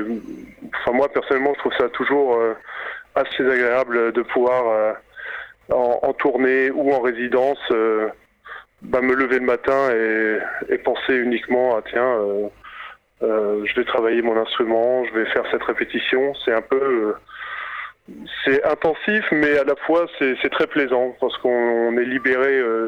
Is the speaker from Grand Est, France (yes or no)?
yes; Grand Est, France; Comme vous le savez, je viens d'Alsace, donc ça me rapproche beaucoup de la famille.